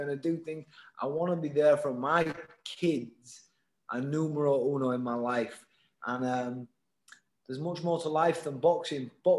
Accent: Hull, Yorkshire and the Humber, United Kingdom; I wanted to sign off in Hull. I wanted to come back to my hometown and all those that couldn't go out to Madison Square Garden, sign a fight in front of them and have one more.

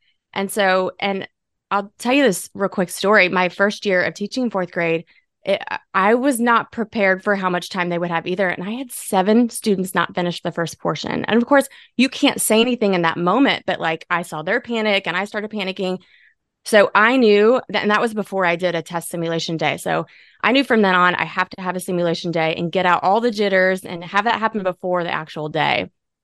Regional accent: Indiana, United States; now in Tennessee, United States; And I'm originally from Indiana. Go Hoosiers.

